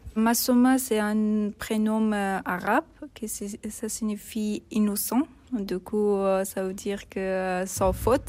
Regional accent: Betkol, Parwan, Afghanistan; born there; French is a second language; Et je suis née en Parwan. Et le district, c'est Sheikh Ali. Et le village, c'était Betkol.

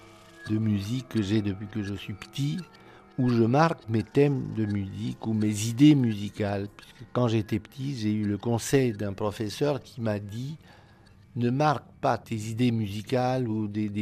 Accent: Romania; now in France; Donc je suis parti de Roumanie avec deux grands cahiers de musique et mon violon.

